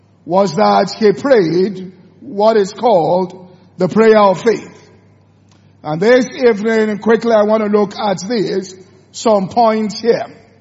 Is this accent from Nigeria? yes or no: yes; Ibadan, Oyo, Nigeria; There are many things we are doing in Lagos because we grew up in Ibadan.